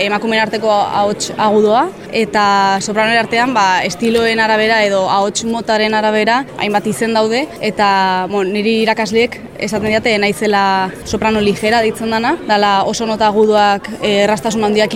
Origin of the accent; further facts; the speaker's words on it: Vitoria-Gasteiz, Basque Country, Spain; baina Gasteizen hasi nintzen, ni Gasteizkoa naiz